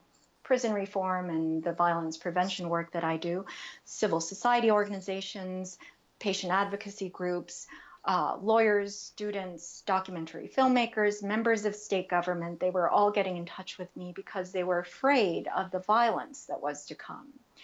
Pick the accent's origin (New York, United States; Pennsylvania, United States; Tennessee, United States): New York, United States; New York City; I knew about him a little bit from growing up in New York City.